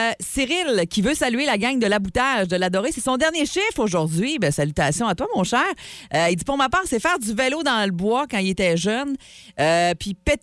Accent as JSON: {"language": "French", "town": "Carleton", "region": "Quebec", "country": "Canada", "tie": "born or raised there", "said": "quand on partait de chez nous à Carleton, puis on s'en allait chez ma grand-mère à Saint-Siméon. C'était un genre de 45 minutes d'auto en Gaspésie entre les deux."}